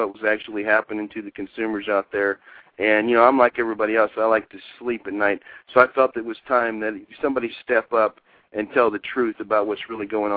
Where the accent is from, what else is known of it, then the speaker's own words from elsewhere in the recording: Missouri, United States; I grew up in southern Missouri, was a military family, which is probably what ended me up in sales at such a young age.